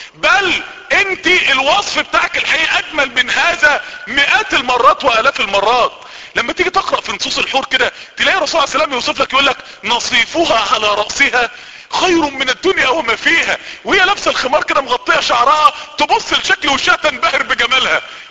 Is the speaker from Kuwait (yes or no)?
no; Mansoura, Dakahlia, Egypt; ما يعرفوش ان انا من المنصورة